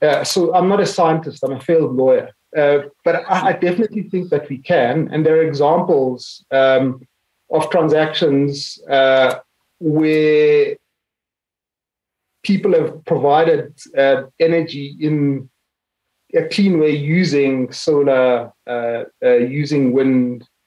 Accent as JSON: {"language": "English", "country": "South Africa", "said": "those places that I was referring to as a South African, those places where we've got national competitive advantage."}